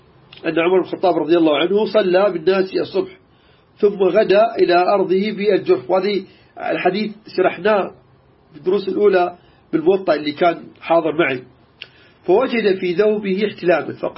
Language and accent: Arabic; Iraq; عندنا بالعراق